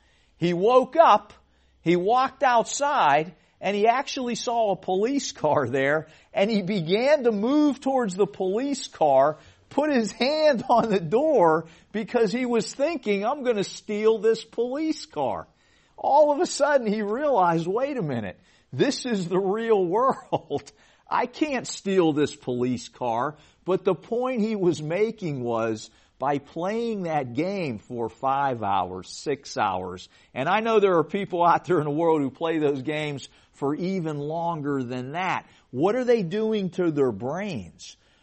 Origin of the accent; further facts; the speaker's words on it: Pittsburgh, Pennsylvania, United States; I grew up in Pittsburgh, and I was crazy about the Pirates and Steelers in the 1970s when they were really good.